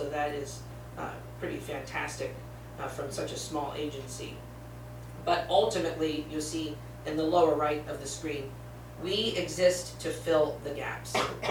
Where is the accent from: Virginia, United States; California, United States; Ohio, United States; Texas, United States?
Ohio, United States; So I'm from Tuscarawas County, and we do not have a DARE program in Tuscarawas County